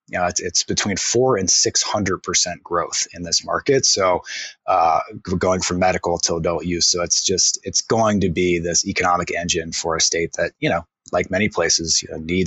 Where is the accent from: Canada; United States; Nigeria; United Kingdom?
United States; Cincinnati, Ohio; I grew up in Cincinnati, which is, you know, there's parts of it that are Democratic, but by and large, it's a pretty Republican city. And my parents were essentially the only Democrats on our block in our suburb growing up.